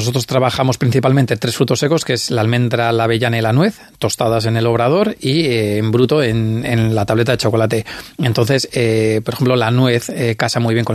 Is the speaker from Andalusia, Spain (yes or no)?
no; Basque Country, Spain; nosotros que somos de aquí, de Mendar o de San Sebastián